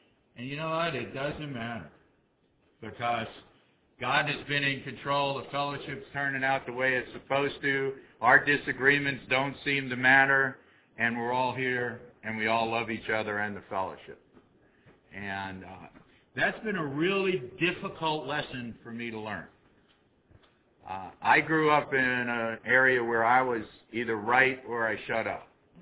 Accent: Orlando, Florida, United States; I'm an addict from Orlando.

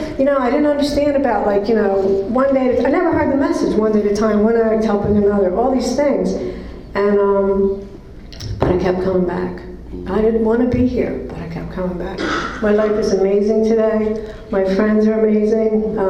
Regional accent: New Jersey, United States; So I'm from New Jersey, all right

